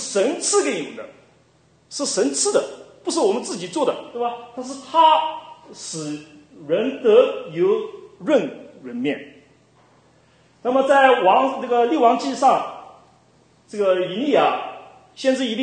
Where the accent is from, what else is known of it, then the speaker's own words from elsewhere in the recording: China; 那么我就想到我中国人，我从来没用过这个。